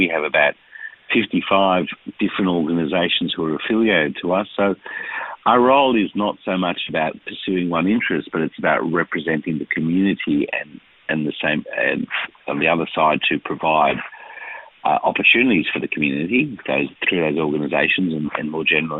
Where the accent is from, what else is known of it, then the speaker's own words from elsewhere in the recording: Melbourne, Victoria, Australia; also born or lived in Israel; Well, I am from this community. I was born here in Melbourne. I have an Israeli father and a mother who came here after the war. I went to school here.